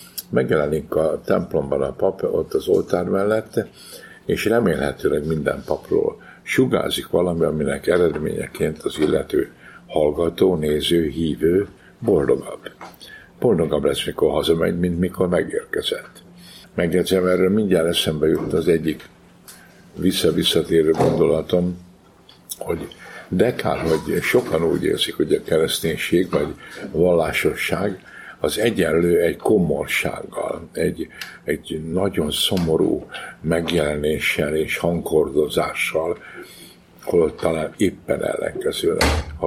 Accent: Kunszentmiklós, Bács-Kiskun, Hungary; born there; Hát nem győzök hálát adni azért, hogy normális jó családba születtem 1948-ban, a Kiskunság egyik városában, Kunszentmiklóson.

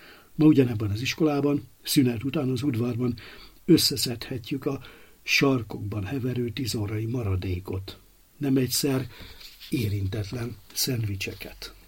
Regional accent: Alexandria, Alexandria Governorate, Egypt; Gyermekkoromban Alexandriában rengeteg mezitlábas koldus láttam.

